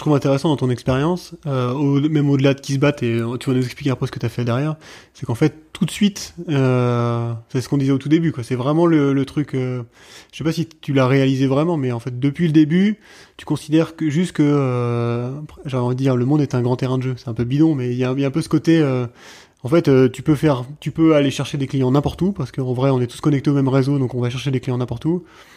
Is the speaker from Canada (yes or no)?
no; France; en fait je suis français, mais c'est un tout petit bout